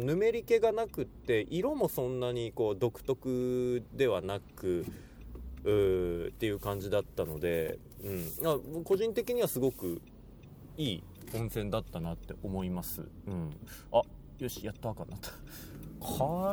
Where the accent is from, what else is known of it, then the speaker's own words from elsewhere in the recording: Hokkaido, Japan; こういや自分道民だからさ、これあんまりこう驚かないんだけど